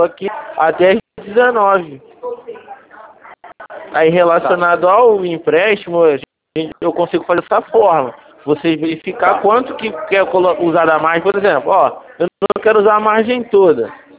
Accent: Rio de Janeiro, Brazil; Não, eu também sou daqui do Rio.

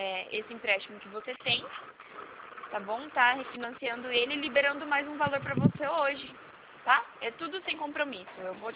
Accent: Valinhos, São Paulo, Brazil; Oi, eu sou de Valinhos, São Paulo, interior de São Paulo.

